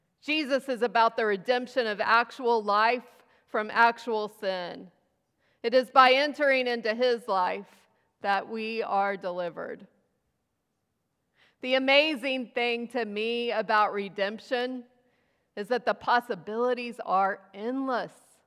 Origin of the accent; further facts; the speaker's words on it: Midland, Texas, United States; We lived in West Texas. I grew up in Midland, and so it took 5 hours to get anywhere.